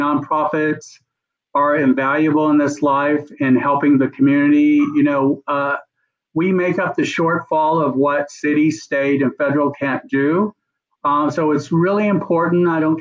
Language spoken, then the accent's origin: English; Corbin, Kentucky, United States; I grew up in Corbin, as I said, really not much money.